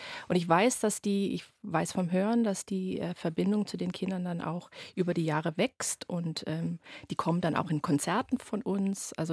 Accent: New York City, New York, United States; Aber auch in New York City, wo ich groß geworden bin, gab es sehr viel von der modernen Tanzszene mit Live-Musik.

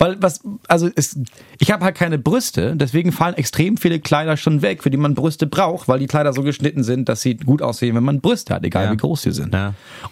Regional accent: Schleswig-Holstein, Germany; Ich komme mal aus Schleswig-Holstein.

